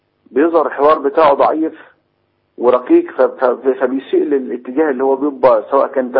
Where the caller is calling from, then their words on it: Asyut, Asyut Governorate, Egypt; انا بكلم حضرتك من اسيوط، احنا عندنا الاوضاع هنا كويسه ومفيش مشاكل